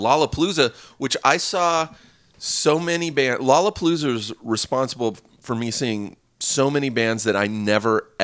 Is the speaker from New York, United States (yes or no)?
no; Riverside, California, United States; I grew up in Riverside, California, just an hour east of Los Angeles.